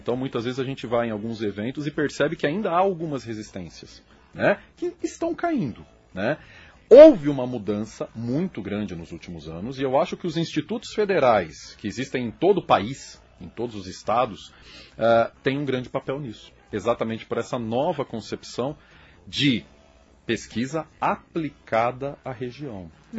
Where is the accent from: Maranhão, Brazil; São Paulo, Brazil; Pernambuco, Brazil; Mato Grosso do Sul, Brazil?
São Paulo, Brazil; now in União da Vitória, Brazil; querer continuar pesquisando São Paulo, que é de onde eu vim.